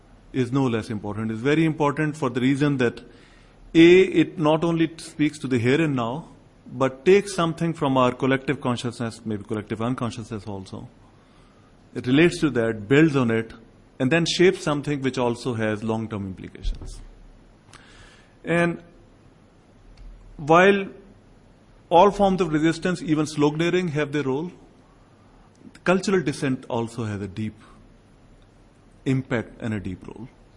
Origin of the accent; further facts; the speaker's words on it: Pakistan; As a Pakistani